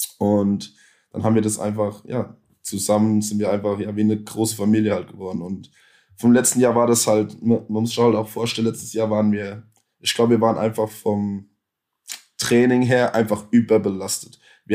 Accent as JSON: {"language": "German", "town": "Kaiserslautern", "region": "Rhineland-Palatinate", "country": "Germany", "said": "Ich komme aus Kaiserslautern, ne?"}